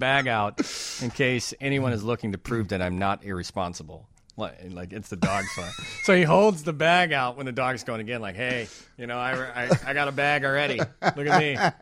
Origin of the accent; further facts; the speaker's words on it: Wonder Lake, Illinois, United States; moved away as an adult; I'm from Wonder Lake, Illinois.